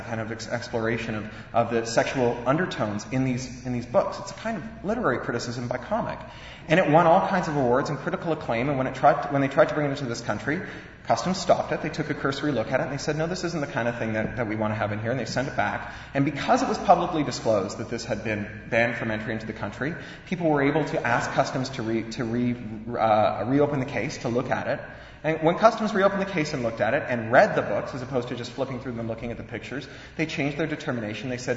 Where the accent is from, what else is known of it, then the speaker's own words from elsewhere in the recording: Canada; also born or lived in London, United Kingdom; now in Los Angeles, United States; I mostly live in London, England. I'm spending a year in Los Angeles now, and I'm a Canadian.